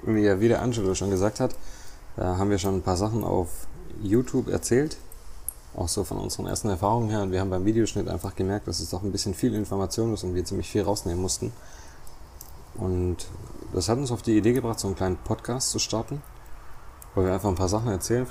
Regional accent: Reutlingen, Baden-Württemberg, Germany; ich bin quasi 29 Jahre alt. Ich komme ursprünglich aus Reutlingen, beziehungsweise ich wohne noch in Reutlingen.

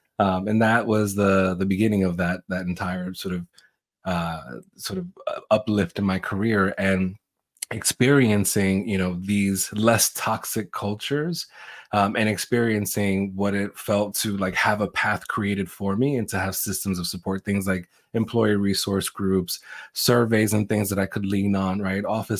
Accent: New York, United States; I'm an Aries. I'm a New Yorker.

